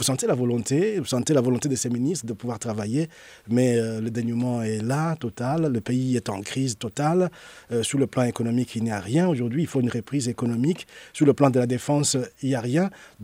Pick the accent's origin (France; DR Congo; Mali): DR Congo; en tant que Congolais de la RDC, mon pays a vécu et continue pour le moment encore, mais dans une moindre mesure, à vivre dans des conditions d'insécurité extrême, notamment à l'est du pays.